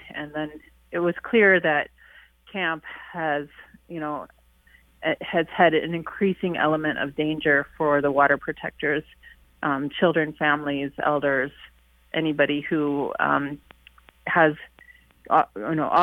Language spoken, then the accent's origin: English; Colorado, United States; I'm an attorney from Colorado. I'm also Santee Dakota by heritage.